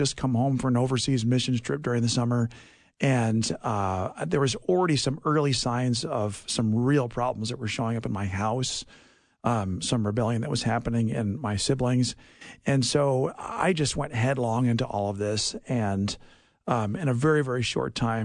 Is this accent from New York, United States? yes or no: yes; New York City, New York, United States; also born or lived in India; and then I did most of my growing up in New York City, where my dad eventually became a pastor.